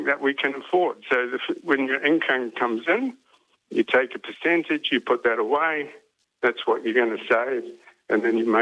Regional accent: New Zealand; moved away; We came from New Zealand.

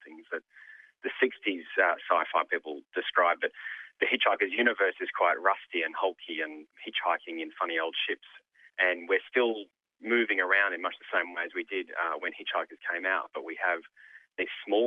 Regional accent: Sydney, New South Wales, Australia; I'm from Sydney

